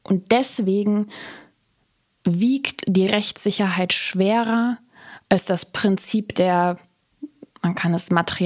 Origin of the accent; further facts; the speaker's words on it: Germany; die uns als Deutsche ja immer noch so bewegt